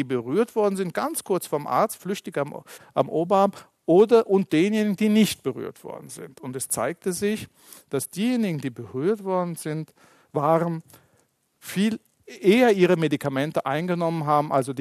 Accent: Turkey; ich komme aus der Türkei, also der Mittelmeerraum sowieso

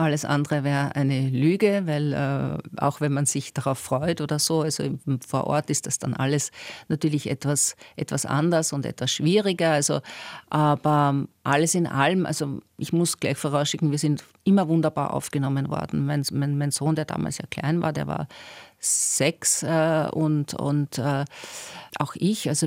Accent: Austria; für die Aufenthaltsgenehmigung, die man als Österreicherin brauchte

